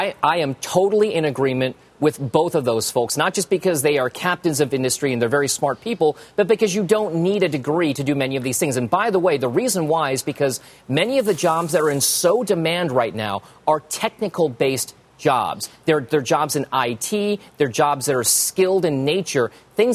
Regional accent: Connecticut, United States; In my home state of Connecticut, by May 19th, we're going back to normal.

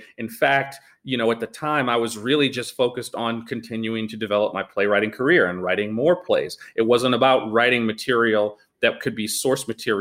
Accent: New York, United States; now in Los Angeles, United States; I say this as a New Yorker, is the egalitarian nature of the arts here.

